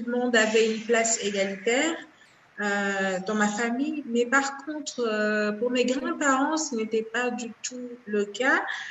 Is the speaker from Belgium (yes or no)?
no; DR Congo; now in Kinshasa, Democratic Republic of the Congo; moi je viens de l'Est de la République démocratique du Congo et je suis présentement à Kinshasa dans la capitale.